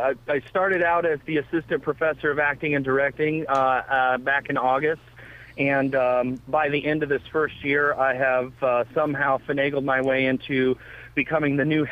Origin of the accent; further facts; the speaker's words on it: Illinois, United States; it really kind of fed into my sensibilities being a Midwesterner. I was born and raised in Illinois, and spent the first formative years of my professional career in Chicago.